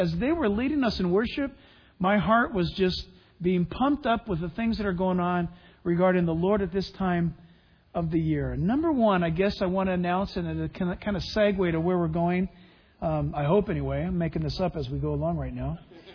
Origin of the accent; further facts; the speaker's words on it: California, United States; I grew up in Orange County when it was cool to be a Christian.